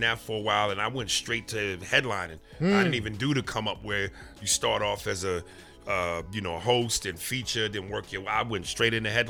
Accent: Manhattan, New York, United States; now in Los Angeles, United States; Manhattan, Hell's Kitchen area.

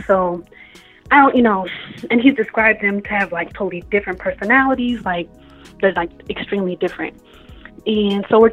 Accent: Sacramento, California, United States; I'm from Sacramento, so you see the 916, but I'm in Tennessee.

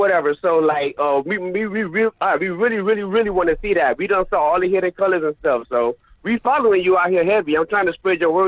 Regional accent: Miami, Florida, United States; now in Hong Kong, Hong Kong; I'm black. I'm from Miami, Florida, but I live in Hong Kong now.

